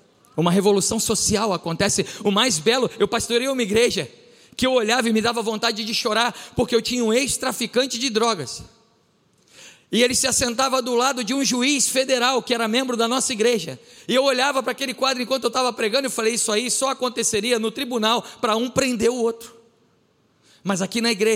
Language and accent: Portuguese; Brazil; percebeu meu sotaque, ela falou, você não é daqui. Eu falei, não, eu sou brasileiro.